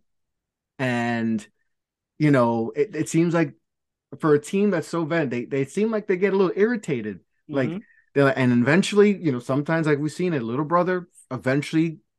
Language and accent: English; New York, United States; Listen, listen, I'm a New Yorker, you Philly guy and all that.